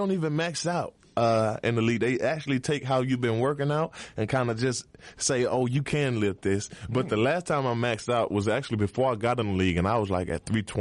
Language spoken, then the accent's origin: English; Georgia, United States; I mean, I love Georgia. I'm from Georgia. I'm a Georgia boy till I die.